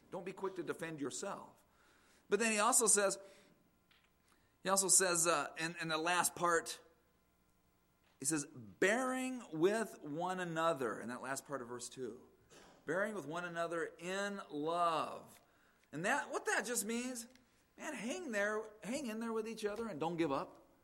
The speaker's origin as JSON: {"language": "English", "town": "Las Vegas", "region": "Nevada", "country": "United States", "tie": "born there", "said": "I was born in Vegas, and then we'd go back and forth, Vegas to Phoenix."}